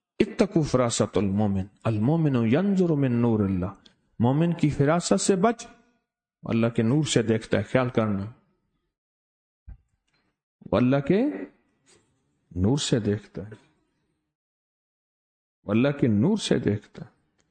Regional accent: Khairpur Tamewali, Punjab, Pakistan; ہم رہنے والے بہاول پور کے ساتھ خیر پور ٹامی والی، اس کے آگے ایک گاؤں ہے، ہم وہاں کے رہنے والے

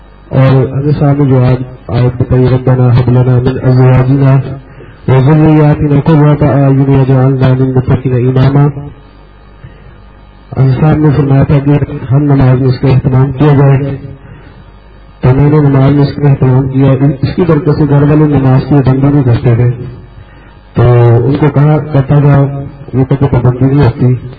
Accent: Lahore, Punjab, Pakistan; میں لاہور کا رہنے والا ہوں.

